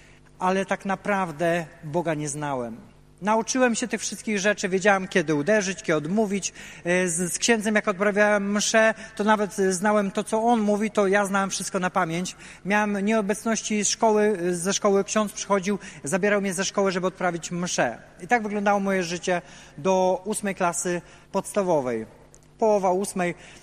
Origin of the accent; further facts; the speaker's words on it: Pomeranian Voivodeship, Poland; Pochodzę z rodziny katolickiej, bardzo mocnej, wierzącej ze wsi na Pomorzu